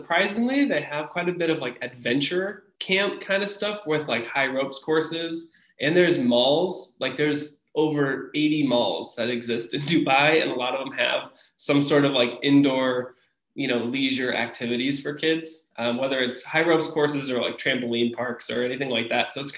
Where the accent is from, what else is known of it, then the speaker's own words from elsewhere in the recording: Cedar Rapids, Iowa, United States; Yeah, so I grew up in Iowa, in Cedar Rapids, Iowa.